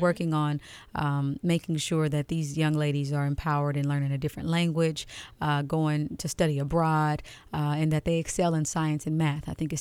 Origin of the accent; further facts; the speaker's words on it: Kansas City, Kansas, United States; now in Atlanta, United States; I'm from Kansas City, Kansas.